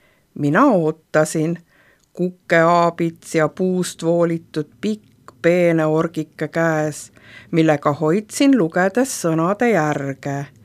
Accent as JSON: {"language": "Estonian", "region": "Hiiu County", "country": "Estonia", "tie": "born or raised there", "said": "Olen sündinud Hiiumaa põhjapoolsel rannal, kus maapind on kõige kehvem, paesem ja liivasem. Seal oli mu vanematel keskmise suurusega talu, kus kasvasin üles usklikus kodus."}